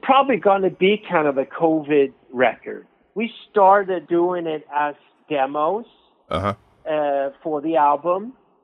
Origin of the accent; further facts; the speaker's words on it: Sweden; English is a second language; now in United States; Yeah, born and raised in Sweden. Always had dreams about California.